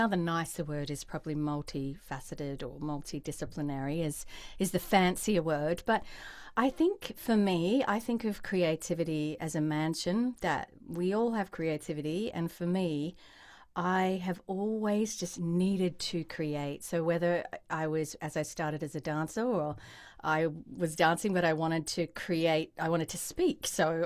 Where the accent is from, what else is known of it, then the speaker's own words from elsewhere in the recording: Perth, Western Australia, Australia; So I'll be Sydney, Sunshine Coast, and then my hometown, Perth.